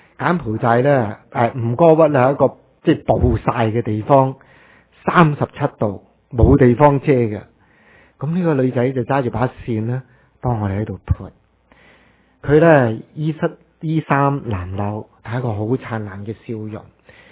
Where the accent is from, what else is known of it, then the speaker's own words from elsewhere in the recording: Canada; 我不是中国人，我是加拿大人。